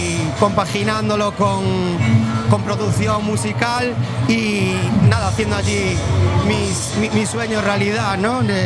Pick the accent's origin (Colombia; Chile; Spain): Spain; A Coruña, Galicia; also born or lived in London; ya como dijo Roy, soy de aquí de Coruña, pero viví en Londres 12 años y 10 meses